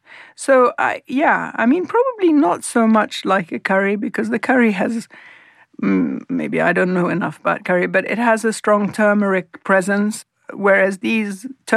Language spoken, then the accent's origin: English; Beirut, Beirut Governorate, Lebanon; And I was brought up in Beirut, which was a seaside city.